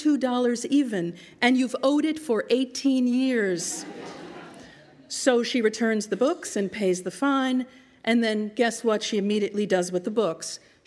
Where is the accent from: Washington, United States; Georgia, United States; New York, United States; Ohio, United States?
New York, United States; Syosset; I grew up on Long Island in the town of Syosset, which I like to refer to by its Native American name, Exit 43.